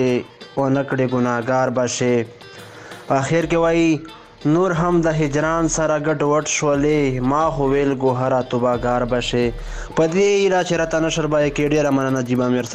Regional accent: Bannu, Khyber Pakhtunkhwa, Pakistan; افغان یم د پاکستان بنو زیلی څخه یم

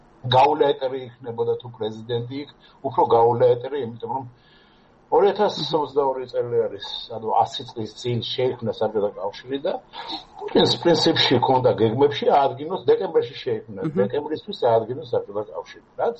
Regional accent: Batumi, Adjara, Georgia; also born or lived in Ukraine; დაბადებული ვარ უკრაინაში და

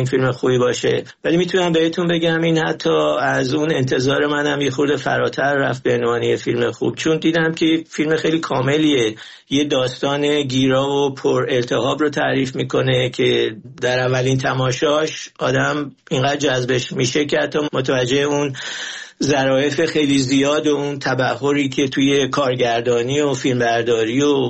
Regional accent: Iran; در مورد من به عنوان یک ایرانی

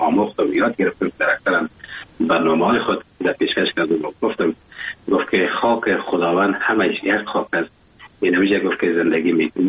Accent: Afghanistan; now in Germany; وقتی زمانی که من از افغانستان بر آمدم به کشور آلمان آمدم

